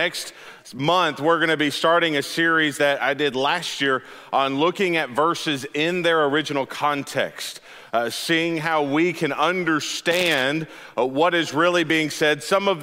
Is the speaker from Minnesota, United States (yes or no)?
no; Texas, United States; also born or lived in Alabama; Now, I was the black sheep of Alabama. I never liked either of those schools, really, because I grew up in Texas for some of my life.